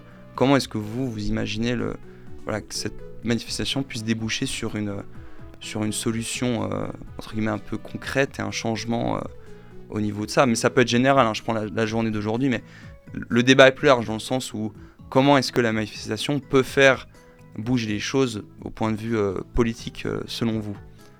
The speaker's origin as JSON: {"language": "French", "country": "France", "moved": "yes", "lives_now": "Switzerland", "said": "je suis français à l'origine."}